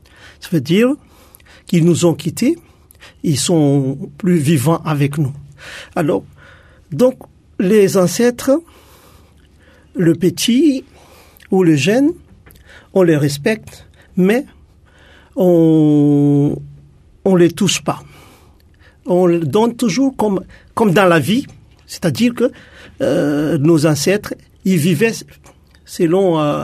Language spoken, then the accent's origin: French; Madagascar; now in Réunion; Je suis originaire de Madagascar, qui sort de 4 grandes tribus de Madagascar. Du Nord, Sakala, Vantakar, des Mernes, et des Betsileo et des Antechaks.